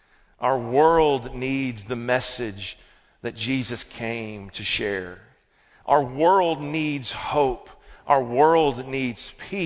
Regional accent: Alabama, United States; going back to my childhood, growing up in Alabama, you have to kind of like college football.

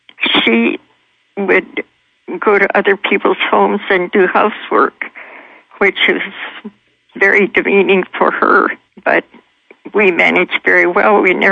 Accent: Minnesota, United States; In Minnesota.

